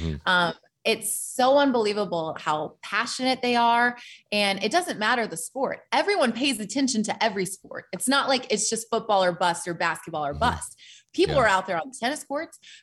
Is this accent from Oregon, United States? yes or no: yes; Portland, Oregon, United States; I came from Portland, Oregon. We don't have an NFL team.